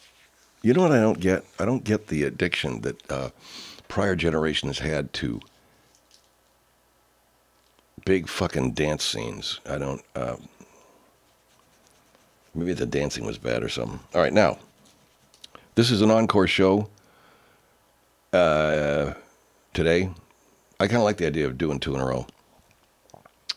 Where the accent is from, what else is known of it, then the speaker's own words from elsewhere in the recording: Arcadia, California, United States; Invasion of the Body Snatchers was filmed in part in my old town of Sierra Madre, north of my hometown of Arcadia.